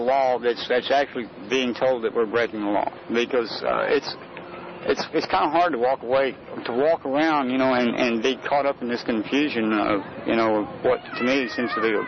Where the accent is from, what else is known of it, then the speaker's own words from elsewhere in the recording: United States; you know, as an American and being here on in my lifetime and everything